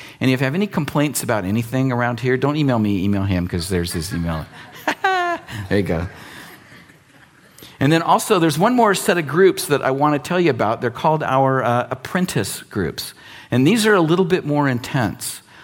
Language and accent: English; United States; Come on, man, I grew up in America.